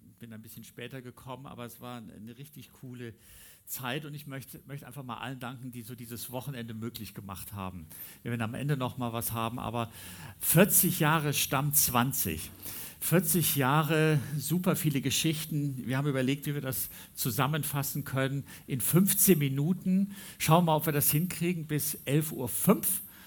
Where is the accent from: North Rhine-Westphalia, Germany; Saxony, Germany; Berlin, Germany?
North Rhine-Westphalia, Germany; Ich bin auf dem Land groß geworden, in der Nähe von Bonn, also eigentlich in der Nähe von Köln, aber wir sind in die Gemeinde in Bonn gegangen.